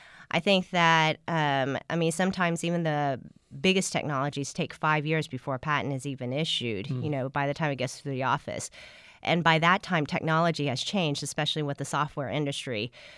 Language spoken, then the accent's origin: English; Houston, Texas, United States; born or raised there